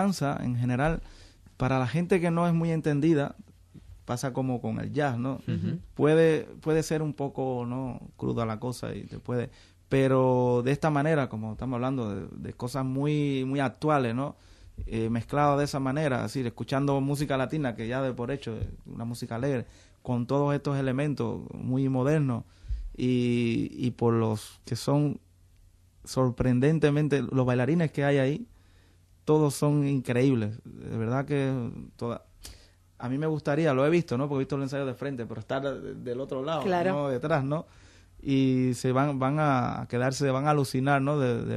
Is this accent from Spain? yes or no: no; Cuba; Lo que hemos recibido todos los, en mi caso como cubano, ¿no?